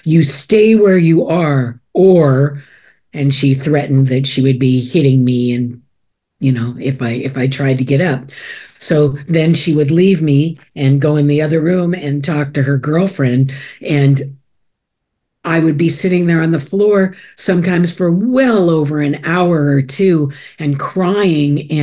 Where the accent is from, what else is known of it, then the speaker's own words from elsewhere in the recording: Los Angeles, California, United States; No, not Pasadena. I grew up actually in mid-LA. Not far from where I live now.